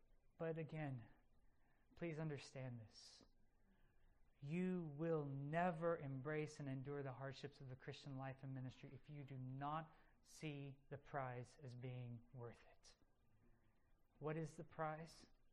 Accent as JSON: {"language": "English", "country": "Philippines", "tie": "born or raised there", "said": "I was not raised on a farm. I grew up in the Philippines"}